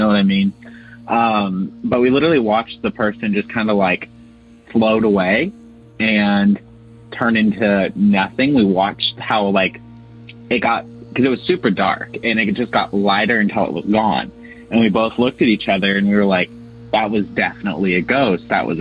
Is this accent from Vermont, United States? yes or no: no; Ohio, United States; now in Sarasota, United States; I'm originally from Ohio, but I now live in Sarasota, Florida, as I'm going to college at the new college.